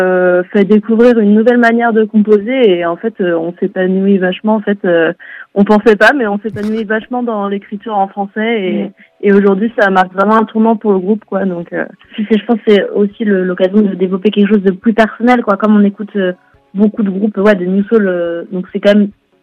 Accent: Brittany, France; En fait, non, on n'est pas originaire de Lannion, on a grandi plutôt en Centre-Bretagne.

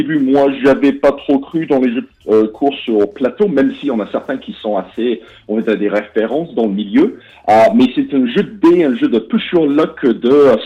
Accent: United Kingdom; French is a second language; now in France; comme vous pouvez peut-être entendre avec mon accent, je suis pas né en France, je suis d'origine britannique.

